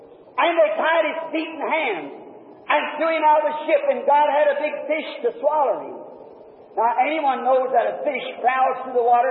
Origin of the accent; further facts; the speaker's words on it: United States; I'm an American. Many of … are buried down on the field, blowed up in the wars. And if it was come tonight to make a choice, America's my country.